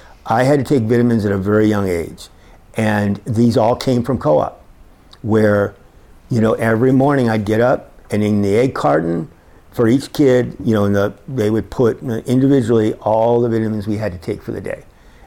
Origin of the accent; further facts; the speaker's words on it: Berkeley, California, United States; born there; I was born in Berkeley. Yes, I'm one of the people that was actually born in Berkeley